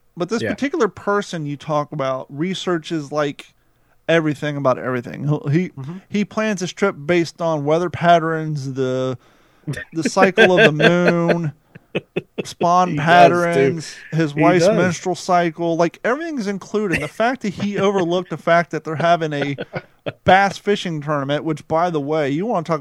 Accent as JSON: {"language": "English", "region": "Ohio", "country": "United States", "tie": "born or raised there", "said": "It's bigger than anything I fished on growing up in Ohio."}